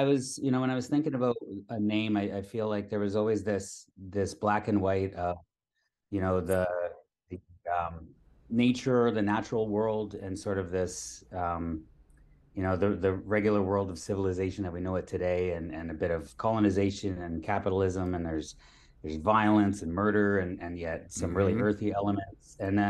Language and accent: English; St. Thomas, Ontario, Canada; I'm from Toronto. I grew up in a small town called St. Thomas, Ontario. Bit of an industrial kind of, it's a railroad town, and then, you know, a lot of industry there, but not much for a young guy to do besides work in the factory.